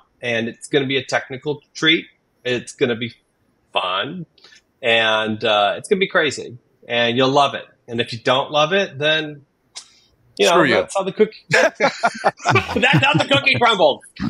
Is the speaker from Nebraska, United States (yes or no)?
no; Oregon, United States; I came from Oregon. I grew up with off-road stuff for wheeling